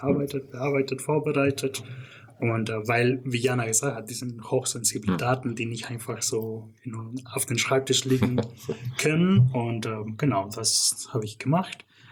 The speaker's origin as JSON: {"language": "German", "country": "Canada", "tie": "born or raised there", "also_born_or_lived": "Mexico", "second_language": "German", "lives_now": "Germany", "said": "ich bin aber groß geworden in Kanada"}